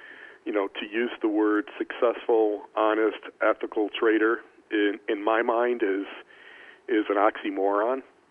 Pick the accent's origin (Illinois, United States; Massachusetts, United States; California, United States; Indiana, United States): Illinois, United States; Chicago; I was born and raised in Chicago, so always been a big fan of WGN.